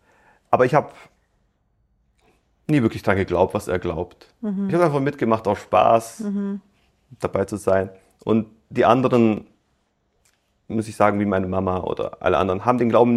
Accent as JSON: {"language": "German", "country": "Germany", "said": "Für die Türken bin ich immer der Deutsche. Also so konnte ich mich auch niemals als Türke fühlen. Und da mein Türkisch auch nicht so gut ist, wie es sein sollte, da halt meine Muttersprache Deutsch ist"}